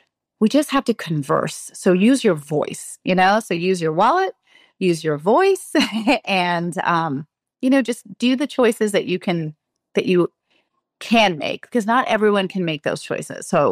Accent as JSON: {"language": "English", "country": "India", "said": "Oh, turmeric. I'm Indian."}